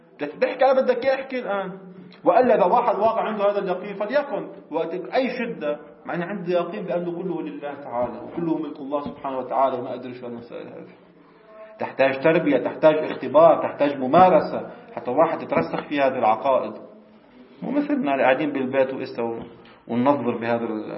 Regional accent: Lebanon; الفلافل عندنا بلبنان يكون فيها رطوبة أكثر

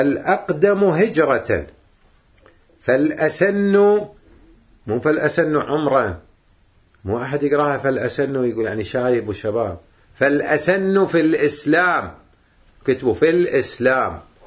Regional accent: Kuwait; أما هنا إحنا عندنا بالكويت

